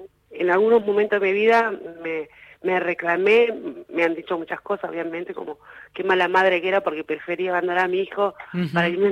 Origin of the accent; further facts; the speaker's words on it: Puerto Madryn, Chubut, Argentina; also born or lived in Trelew; now in Mar del Plata, Argentina; Yo soy nacida en Trelew, me crié en Puerto Madryn. Uh-huh. Y en este momento resido en Mar del Plata por temas laborales.